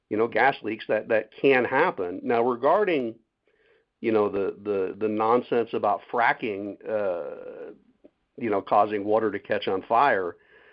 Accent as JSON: {"language": "English", "region": "Connecticut", "country": "United States", "tie": "born or raised there", "said": "the bunker oil, which is what I grew up with in Connecticut."}